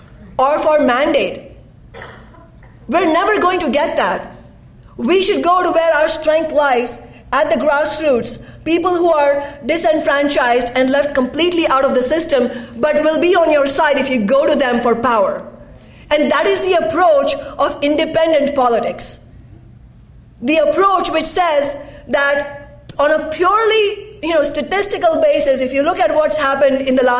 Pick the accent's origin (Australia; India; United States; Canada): India; And you know, I come from India. We have a multitude of parties